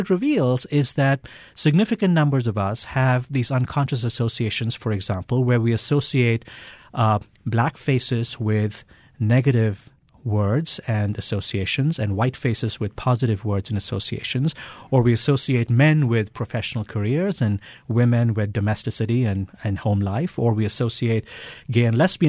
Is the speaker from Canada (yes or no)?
no; India; I grew up in India